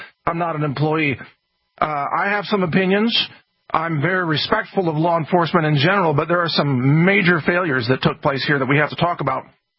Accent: Texas, United States; Again, I'm pro-law enforcement, and I'm a Texan, and I love Texas

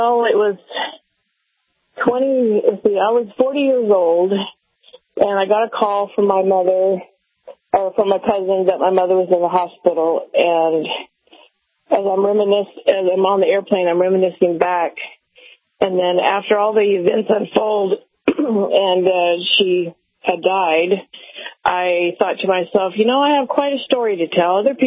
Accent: Kentucky, United States; also born or lived in Nevada, United States / Idaho, United States; so I was born in Nevada. I was partly raised in Kentucky and in the mountains of Idaho.

